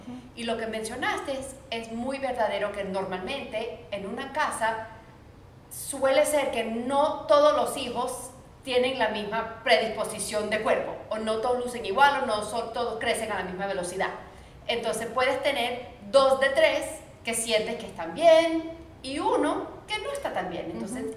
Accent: Miami, Florida, United States; Soy nacida aquí en Miami, soy de descendencia cubana, entonces típica Cuban from Miami

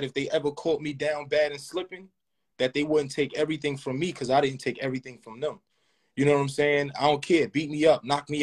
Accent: Brooklyn, New York, United States; I come from nothing. I'm from Brownsville, Brooklyn.

